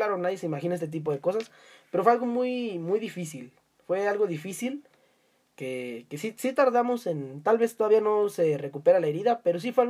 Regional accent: Mexico; uno como pinche mexicano y mojado que es...

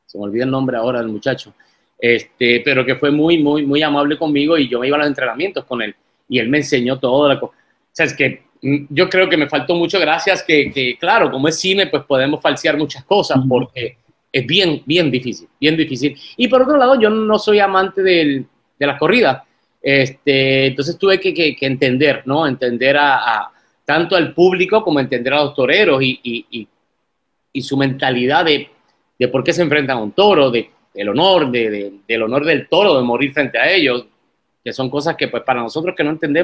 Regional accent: Puerto Rico; de San Juan, Puerto Rico, tío. Y nos echamos a reír. Y él me dice, ¿que tú eres puertorriqueño? Y le digo, sí, yo soy puertorriqueño. Y me dice, pero es que para mí eres andaluz.

